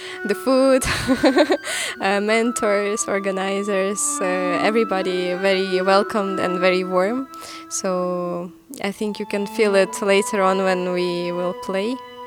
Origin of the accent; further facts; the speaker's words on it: Ukraine; English is a second language; I'm from Ukraine and I play accordion.